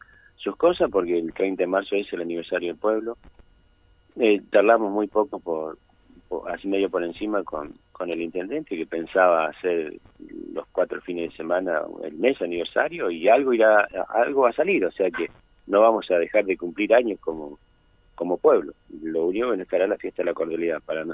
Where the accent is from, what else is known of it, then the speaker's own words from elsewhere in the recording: Ingeniero Jacobacci, Río Negro, Argentina; reitero el saludo para todos los jacobacinos, mi pueblo querido